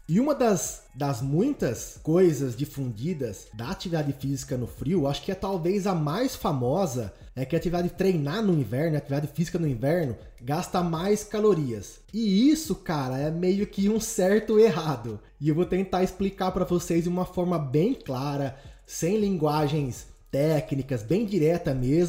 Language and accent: Portuguese; Araraquara, São Paulo, Brazil; now in Poços de Caldas, Brazil; Porque eu venho da cidade de Araraquara e lá é um calor do inferno.